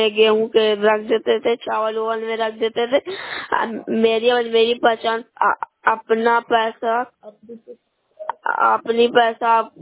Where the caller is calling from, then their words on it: Bihar, India; मैं नालंदा जिला नगर सब लोग से बोल रहा हूँ